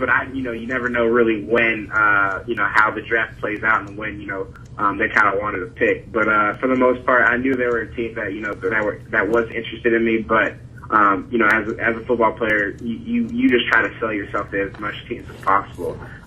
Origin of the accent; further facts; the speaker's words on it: Boca Raton, Florida, United States; also born or lived in Fort Lauderdale; I grew up in South Florida, kind of like Palm Beach County area, Boca Raton, Delray. Grew up there until I got to high school.